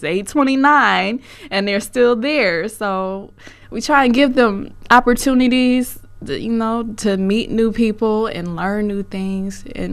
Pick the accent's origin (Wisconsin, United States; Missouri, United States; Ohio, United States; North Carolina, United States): Wisconsin, United States; Milwaukee; I guess growing up in Milwaukee, you know, my mom took me to the library, and I just kind of caught on to it.